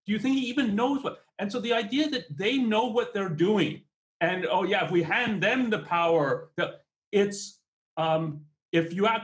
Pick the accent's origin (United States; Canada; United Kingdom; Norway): Canada; I'm Canadian, so I probably should know more